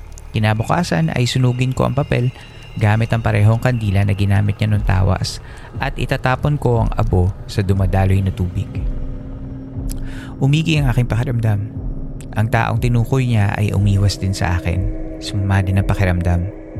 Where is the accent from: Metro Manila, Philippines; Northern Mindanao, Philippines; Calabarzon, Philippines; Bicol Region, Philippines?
Calabarzon, Philippines; Cavite City; Sa amin sa Cavite City, karamihan sa mga nakatatanda ay naniniwala sa mga magtatawas.